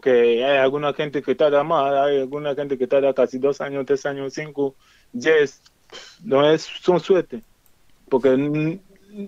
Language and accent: Spanish; Nigeria; moved away; primero cuando estuve en mi país, cogí el camino como venimos siempre, cogí de Nigeria caminando, y después Níger, Argelia, Marruecos